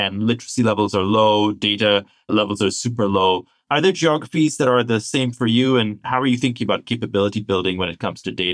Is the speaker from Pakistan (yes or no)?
yes; Pakistan; I'm originally from Pakistan